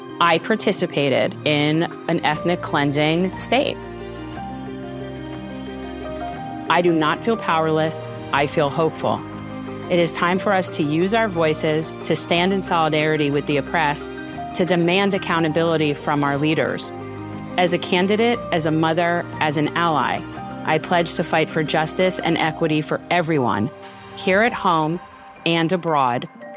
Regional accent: North Miami Beach, Florida, United States; I grew up in North Miami Beach. I grew up in a very insulated, very Jewish community.

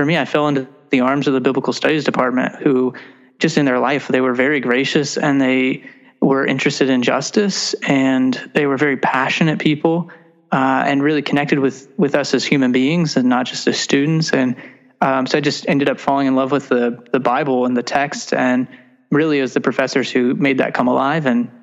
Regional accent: Amarillo, Texas, United States; Yeah, I grew up in Amarillo, Texas.

